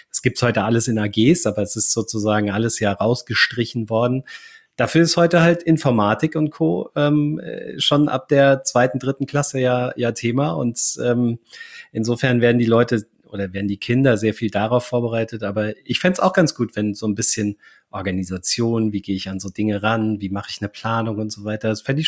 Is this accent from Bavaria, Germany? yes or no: no; Hesse, Germany; meine Großeltern waren Bauern, mein Vater war Engländer groß geworden sind wir in der Nähe von Frankfurt